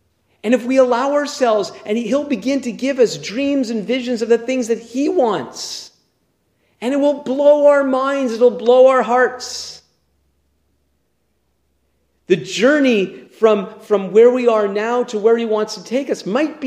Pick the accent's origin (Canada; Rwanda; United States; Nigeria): Canada; Montreal, Quebec; We grew up in Montreal, and a part of Montreal, there was lots of high-rise apartment buildings